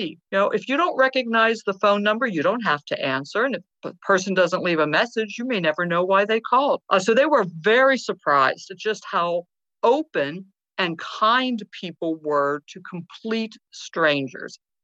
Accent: Pittsburgh, Pennsylvania, United States; now in California, United States; I grew up in Pittsburgh, went to Penn State, and met and married my husband.

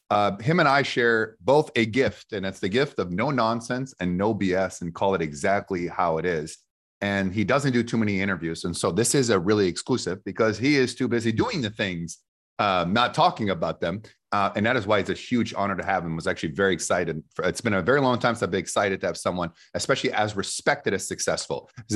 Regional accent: Canada; now in United States; I'm a Canadian who moved here over 12, 13 years ago

